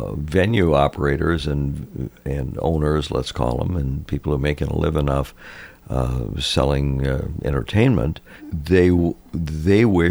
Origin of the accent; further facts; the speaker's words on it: Richfield, United States; back in my hometown of Richfield